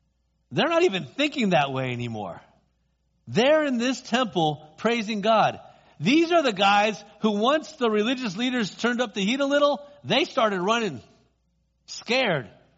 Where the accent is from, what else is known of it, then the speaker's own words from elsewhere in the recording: United States; I mean, I'm just an American who's got, you know, I can afford to live in the Bay Area